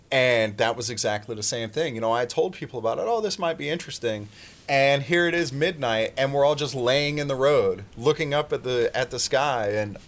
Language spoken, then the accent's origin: English; San Diego, California, United States; I grew up in San Diego, and it scared the piss out of me.